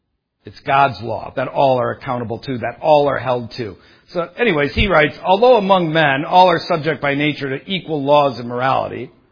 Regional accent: Detroit, Michigan, United States; I'm from Detroit. They're everywhere in Detroit.

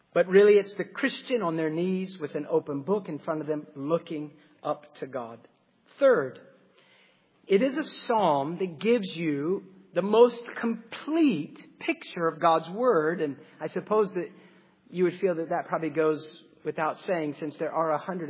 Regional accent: United States; It seems that we, especially as American, I don't know if it's just our culture, but we tend to be like a pendulum

